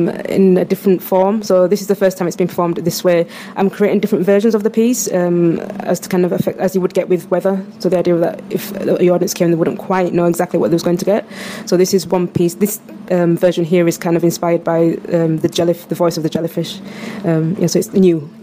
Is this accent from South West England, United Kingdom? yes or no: no; Yorkshire and the Humber, United Kingdom; now in Oxford, United Kingdom; I'm from Yorkshire and I live in Oxford